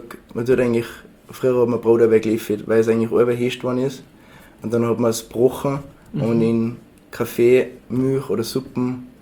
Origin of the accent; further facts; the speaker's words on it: Tyrol, Austria; Also ich wollte dann was typisches Tirolerisches bringen natürlich, weil das auch meine Heimat ist und jeder Tiroler ist wahrscheinlich ein bisschen heimatverbunden.